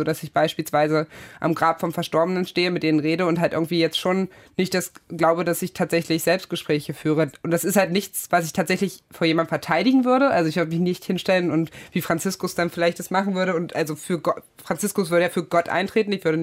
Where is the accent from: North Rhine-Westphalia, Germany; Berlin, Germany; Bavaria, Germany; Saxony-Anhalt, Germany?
Saxony-Anhalt, Germany; Magdeburg; Nee, ich komme ja aus Magdeburg